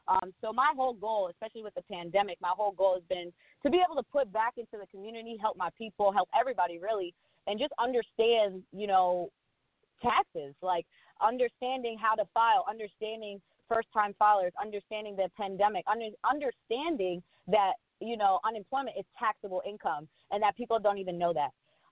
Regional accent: Queens, New York, United States; now in Orlando, United States; I am, of course, in the USA as well. And I reside. Well, let me put it this way. I'm from Queens, New York, but I reside in Orlando, Florida, currently.

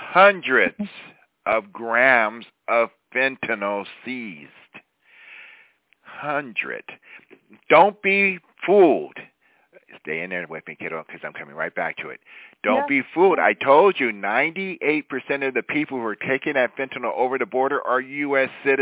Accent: California, United States; I'm from California

